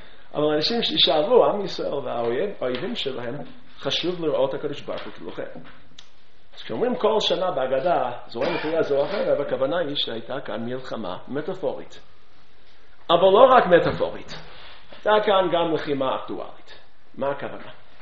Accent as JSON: {"language": "Hebrew", "country": "United States", "accent": "American", "second_language": "Hebrew", "said": "לפי המבטא שלי אני אמריקאי, נכון? אני בא מאומה, לדעתי יחסית חכמה."}